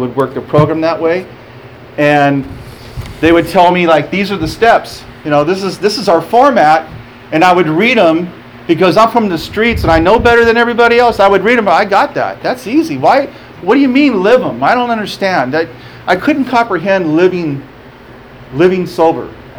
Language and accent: English; Guadalupe, Arizona, United States; I grew up in Guadalupe. Okay? So the first 12 years of my life, I'm a Caucasian kid in Guadalupe with an afro.